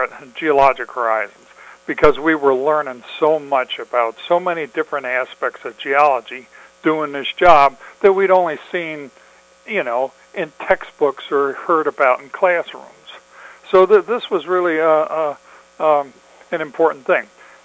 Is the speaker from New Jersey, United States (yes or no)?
yes; New Jersey, United States; born there; Well, you know, I was born in New Jersey